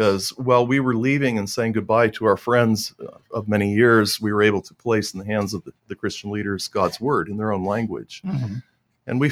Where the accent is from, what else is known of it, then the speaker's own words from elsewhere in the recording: South Sudan; born there; I was born in South Sudan. I'm African by birth, but American by citizenship. My parents were American.